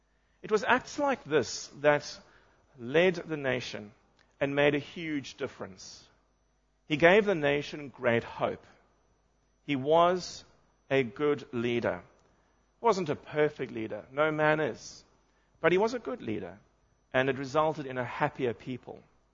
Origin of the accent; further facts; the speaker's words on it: South Africa; moved away as an adult; even though I'm an English-speaking South African, even though I have a Bachelor of Arts degree in English